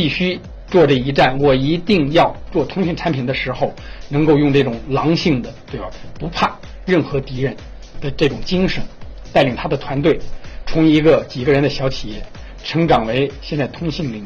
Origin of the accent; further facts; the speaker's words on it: Tianjin, China; 我是天津人。